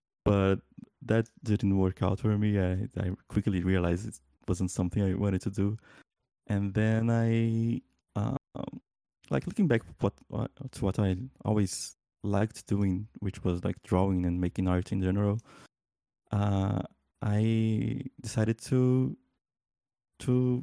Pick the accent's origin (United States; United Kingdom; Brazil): Brazil; Brasilia, Federal District; English is a second language; now in Toronto, Canada; I'm from Brazil, Brasilia, the capital. Currently, I'm living in Toronto, but I'm like Link said, I'm moving back home next week.